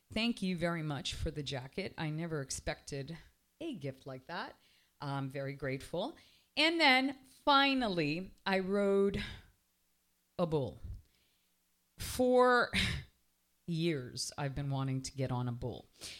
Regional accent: Coral Gables, Florida, United States; a new restaurant here in Coral Gables, my hometown, called Ad Lib.

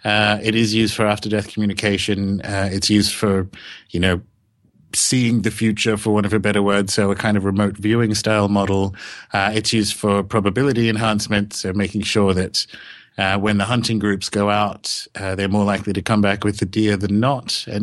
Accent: Australia; also born or lived in New Zealand; now in London, United Kingdom; I live in London, but I'm Australian born and raised, and I've lived a bunch of places. I've moved to New Zealand after working a bit in the music industry in Sydney, and I was there for about 7 years

